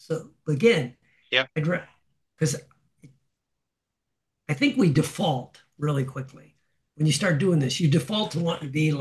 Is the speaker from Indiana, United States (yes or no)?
yes; Gary, Indiana, United States; I come from Gary, Indiana. There's a whole bunch of guys.